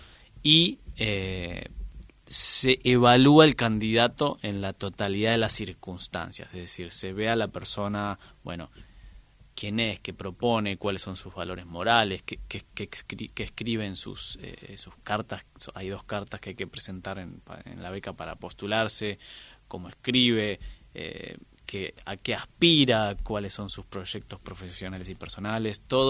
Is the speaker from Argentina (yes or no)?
yes; Buenos Aires, Argentina; Yo también soy de la provincia.